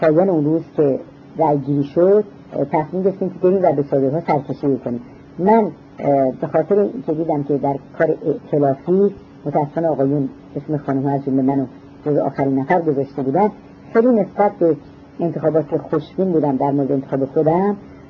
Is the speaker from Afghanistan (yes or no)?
no; Iran; به عنوان یک ایرانی علاقمند به مسائل نگاه میکردم